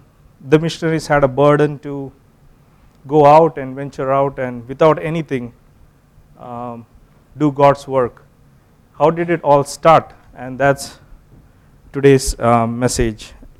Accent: Kollam, Kerala, India; All our relatives, grandparents, everyone lives here. My wife is from the north, and we are from Kollam, which is south.

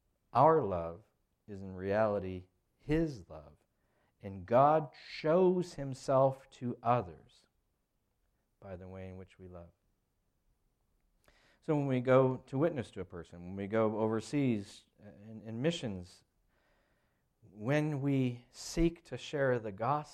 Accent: England, United Kingdom; I'm really stiff. I'm English. I don't hug like a Latin

